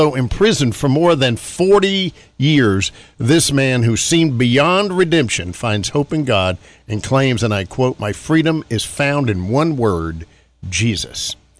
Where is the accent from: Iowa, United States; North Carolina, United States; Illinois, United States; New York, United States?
North Carolina, United States; in my hometown in North Carolina, we had some folks